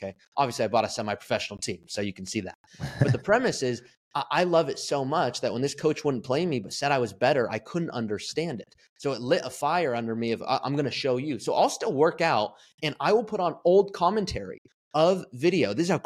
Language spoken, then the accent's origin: English; Malibu, California, United States; when I was kind of the rock star and superstar of soccer growing up in Malibu and this and that, I always had a ball